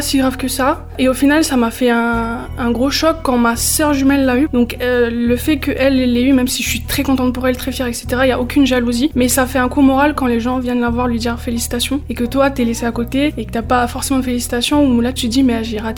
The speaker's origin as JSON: {"language": "French", "town": "Nouméa", "region": "South Province", "country": "New Caledonia", "tie": "born or raised there", "said": "Moi, j'ai grandi à Nouméa avec toute ma famille."}